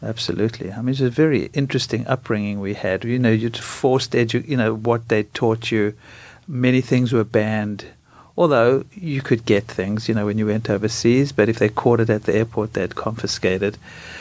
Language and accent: English; South Africa; growing up in South Africa